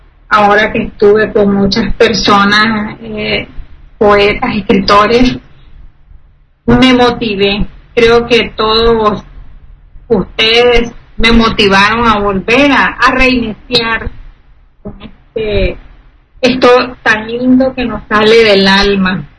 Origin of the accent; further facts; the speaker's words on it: Managua, Nicaragua; Soy de Managua, Nicaragua, América Central, un país muy lindo de lagos y volcanes, y es un país chiquitito